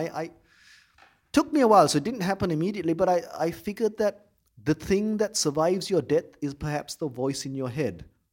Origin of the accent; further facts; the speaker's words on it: Colombo, Western Province, Sri Lanka; I mean, I grew up in Colombo in the 80s, and we were sort of the war was taking place somewhere else almost.